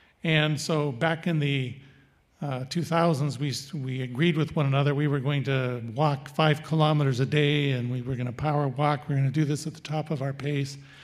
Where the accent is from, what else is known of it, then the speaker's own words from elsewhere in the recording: United States; now in Canada; and by the way, I'm American and Canadian. I did most of my education down south and only a couple years of it up here.